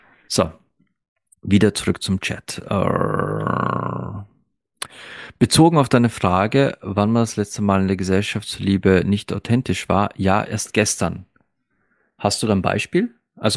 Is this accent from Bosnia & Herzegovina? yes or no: yes; Bosnia & Herzegovina; Ich bin mit Hochdeutsch aufgewachsen, da meine beiden Eltern, ja, also ich stamme ja aus Bosnien-Herzegowina, und meine beiden Eltern hatten schon immer Schwierigkeiten mit dem österreichischen Dialekt.